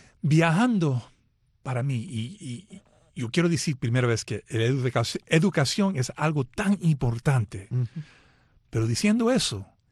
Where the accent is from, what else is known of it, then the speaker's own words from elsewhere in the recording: New York, United States; cuando yo era niño, creciendo en Nueva York